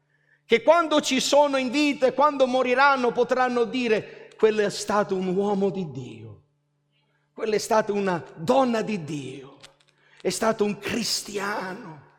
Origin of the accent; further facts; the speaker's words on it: Canada; i visi di tanti fratelli con cui sono cresciuto in Canada non ci sono più